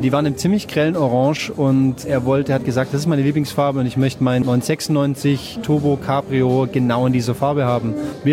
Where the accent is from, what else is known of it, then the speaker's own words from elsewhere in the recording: Baden-Württemberg, Germany; Ich bin in der Nähe von Zuffenhausen aufgewachsen